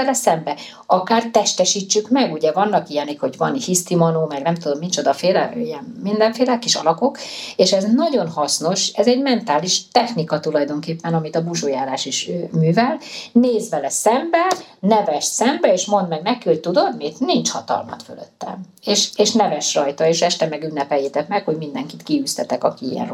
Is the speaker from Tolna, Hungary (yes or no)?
no; Pécs, Baranya, Hungary; hát én pécsi származású vagyok, és ott közelünkben van ugye Mohács, ott van a busójárás